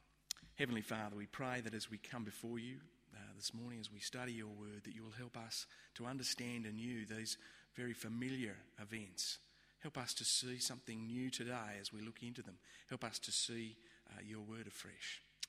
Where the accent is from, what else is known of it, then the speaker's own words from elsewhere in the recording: Sydney, New South Wales, Australia; I grew up in Sydney, not unlike some